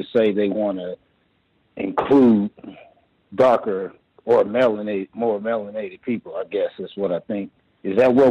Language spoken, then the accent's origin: English; Oklahoma City, Oklahoma, United States; I myself am was born and raised in Oklahoma City.